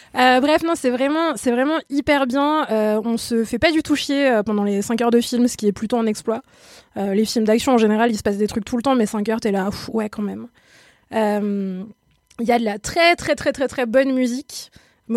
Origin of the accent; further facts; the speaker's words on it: France; Bah voilà, on est française et on regarde un film indien.